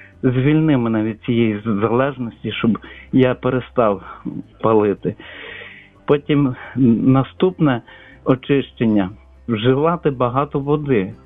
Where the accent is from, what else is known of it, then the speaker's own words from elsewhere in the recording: Lviv, Lviv Oblast, Ukraine; я зі Львова.